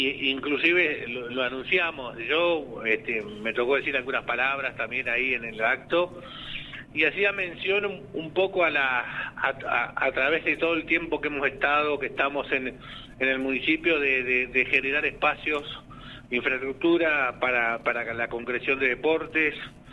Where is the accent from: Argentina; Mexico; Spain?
Argentina; Patagonia; No nos asusta, somos patagónicos, pero bueno, ahora la verdad que hay unos días, ha hecho unos días de frío